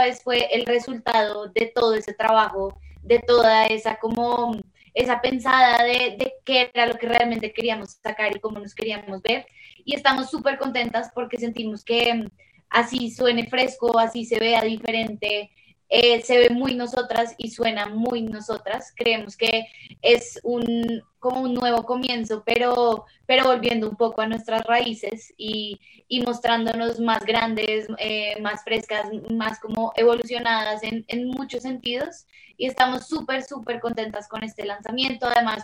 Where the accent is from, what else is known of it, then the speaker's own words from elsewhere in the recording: Colombia; somos súper colombianas